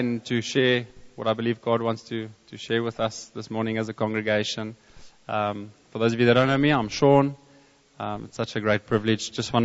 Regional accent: South Africa; again, being South African, I walk past all these DVDs

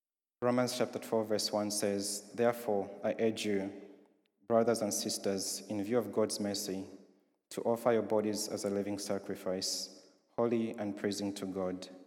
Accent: Zambia; I'm from Zambia, so because they say it's a Christian nation

